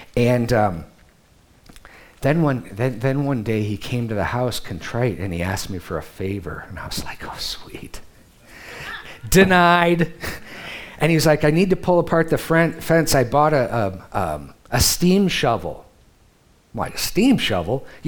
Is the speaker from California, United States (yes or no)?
no; Detroit, Michigan, United States; No, I'm not. I'm from Detroit. Hardly.